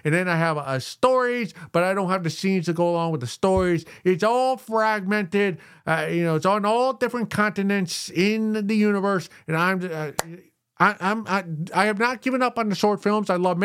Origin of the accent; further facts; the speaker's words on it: United States; I tell people I'm Irish, but I'm American. I've never been to Ireland.